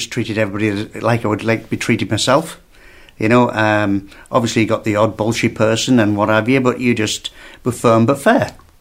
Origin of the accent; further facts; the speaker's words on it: Pickering, Yorkshire and the Humber, United Kingdom; also born or lived in Scarborough; I'm originally from North Yorkshire, in a place called, I was born in a place called Scarborough and lived in a place called Pickering.